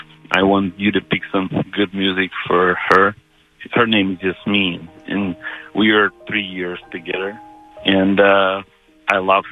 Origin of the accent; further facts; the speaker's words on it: Ukraine; English is a second language; Originally, I'm from Ukraine, but my nationality is not Ukrainian. I'm Bulgarian.